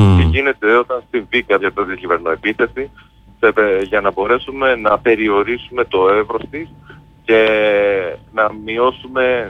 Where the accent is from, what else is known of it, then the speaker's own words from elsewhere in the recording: Heraklion, Crete, Greece; Οπότε θα είναι μια πάρα πολύ ευχάριστη εμπειρία για μένα να επιστρέψω στον τόπο μου μέσω αυτού του συνεδρίου.